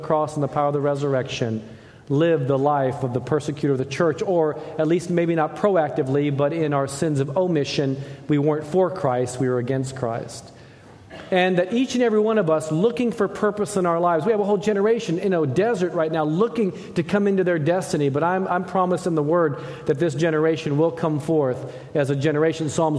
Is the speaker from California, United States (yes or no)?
yes; San Diego, California, United States; also born or lived in Japan; even though I was born in Japan, grew up in San Diego for my younger years